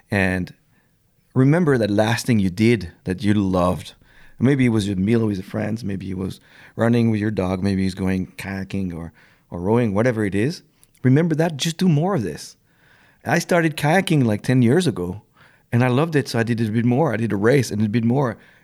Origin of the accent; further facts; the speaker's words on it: France; I was raised in France, and I was lucky to go every summer by the ocean.